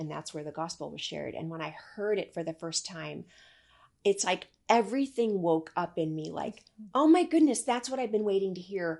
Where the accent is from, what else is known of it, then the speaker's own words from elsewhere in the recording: Chicago, Illinois, United States; And I was raised in the Chicago area, and it was a crazy, chaotic world.